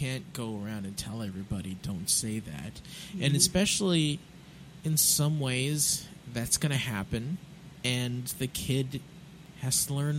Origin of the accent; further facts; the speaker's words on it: South Hadley, Massachusetts, United States; Yeah, I mean, I grew up in South Hadley.